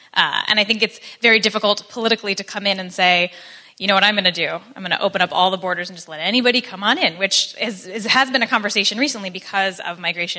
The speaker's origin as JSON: {"language": "English", "country": "United States", "said": "I guess I'm an American."}